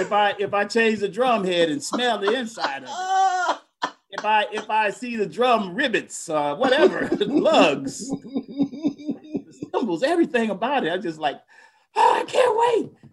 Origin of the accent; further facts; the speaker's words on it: Kissimmee, Florida, United States; Well, I grew up in Kissimmee, Florida in 1955, August 12th.